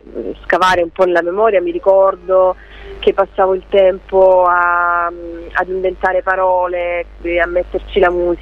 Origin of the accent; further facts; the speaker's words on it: Apulia, Italy; si teneva nel mio paese, piccolo paese in provincia di Lecce